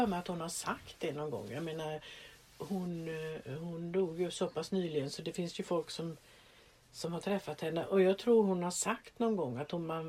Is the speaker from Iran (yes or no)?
no; Kalmar County, Sweden; man blir ju så misstänksam som ölänning.